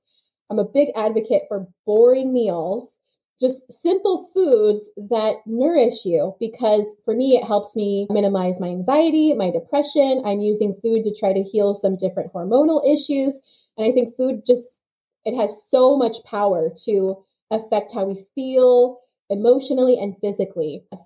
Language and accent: English; Scotland, United Kingdom; born there; I was born in Scotland and people are surprised by that. But I'm a military brat. I've moved a lot. And my answer to where I'm from has always been a little complicated.